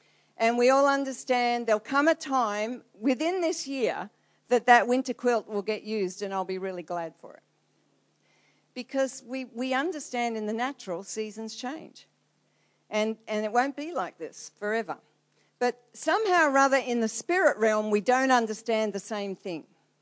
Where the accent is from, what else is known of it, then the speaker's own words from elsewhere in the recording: Australia; and I'm an Australian, hey.